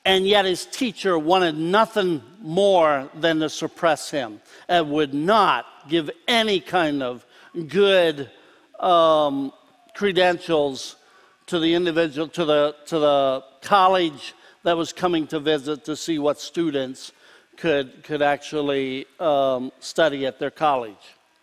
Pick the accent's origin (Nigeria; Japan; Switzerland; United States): United States; Pennsylvania; We were raised in Lancaster County with a lot of conveniences.